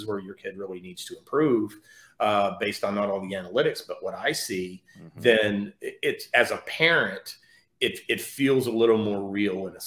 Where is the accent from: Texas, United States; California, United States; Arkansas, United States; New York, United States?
Texas, United States; I'm from Texas